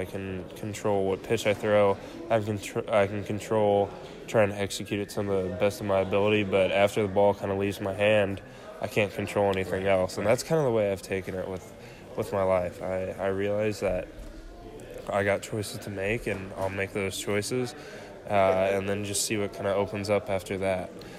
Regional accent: Illinois, United States; I mean, that'll definitely always be home. In the Midwest, if you've never been there, it's interesting.

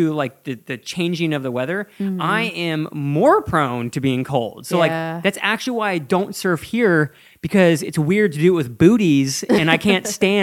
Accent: Midwest, United States; And just because I'm from the Midwest, right?

